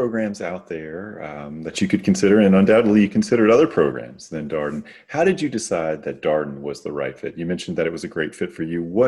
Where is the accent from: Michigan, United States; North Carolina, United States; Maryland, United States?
North Carolina, United States; I'm from North Carolina, another place that takes college basketball pretty seriously.